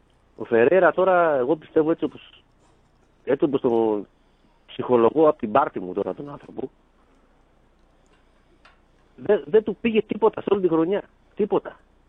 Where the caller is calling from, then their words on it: Wuppertal, North Rhine-Westphalia, Germany; είμαι από Βούρδα, παίρνω.